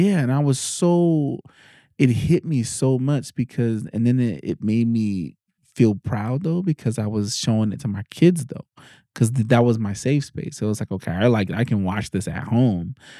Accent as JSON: {"language": "English", "town": "New York City", "region": "New York", "country": "United States", "tie": "born or raised there", "said": "Because I grew up in New York City."}